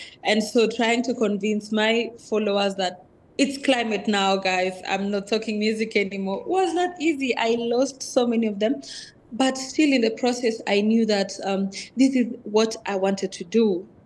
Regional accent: Kenya; from Maasai community here in Kenya.

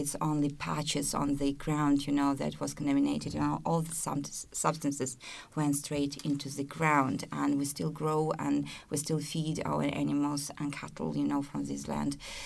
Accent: Gomel, Gomel Region, Belarus; I grew up in, so now it is the contaminated city, it is the second city of Belarus. But when Chernobyl happened, I was 12. And since that time, I've been living in the city for the whole of my life. I never moved.

